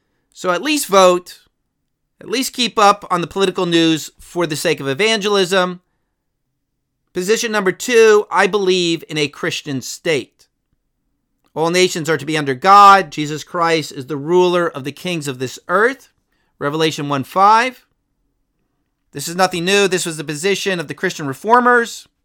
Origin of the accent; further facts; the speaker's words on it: Harrington Park, New Jersey, United States; I'm a native of Bergen County. I was raised in Harrington Park. Oddly enough, right down the road from Cory Booker's family home. I attended First Baptist Church of Hackensack.